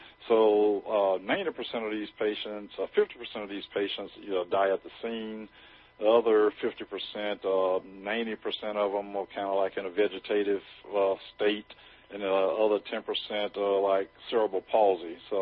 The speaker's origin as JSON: {"language": "English", "region": "Mississippi", "country": "United States", "said": "I grew up playing football. I'm from Mississippi, the Deep South, so it's like a religion in the Deep South, football."}